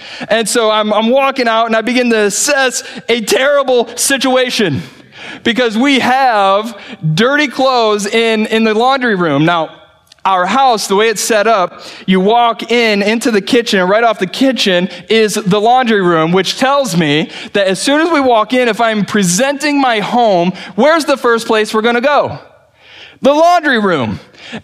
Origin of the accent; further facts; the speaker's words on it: Wayland, Michigan, United States; we've taken our kids to our house, or the house that I grew up in Wayland.